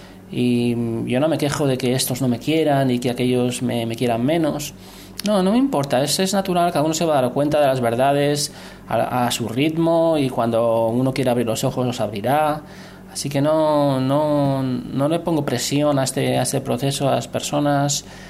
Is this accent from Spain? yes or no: yes; Spain; now in Israel; Y allí en Israel hacemos muchas cosas como españoles. En principio, siempre que están conmigo los niños, solamente hablamos en español.